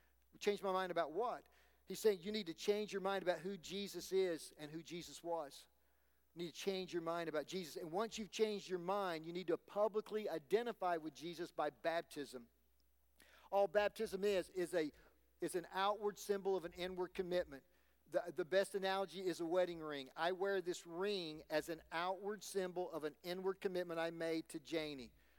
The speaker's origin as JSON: {"language": "English", "region": "South China", "country": "China", "said": "I would remind you, I'm from South China, but anyway"}